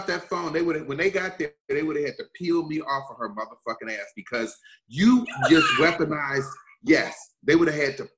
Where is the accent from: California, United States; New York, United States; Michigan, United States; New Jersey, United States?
Michigan, United States; I grew up in the United States, but we were across from Canada living in Michigan.